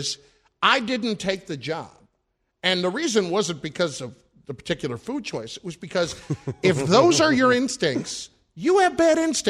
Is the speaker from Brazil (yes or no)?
no; New Jersey, United States; This is 15 years ago. I'm from New Jersey.